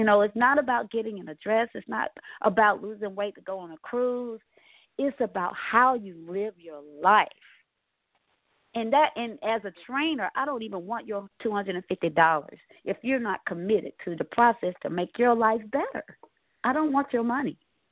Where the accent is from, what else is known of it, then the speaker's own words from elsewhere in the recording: Atlanta, Georgia, United States; Come on, somebody. I'm from Atlanta.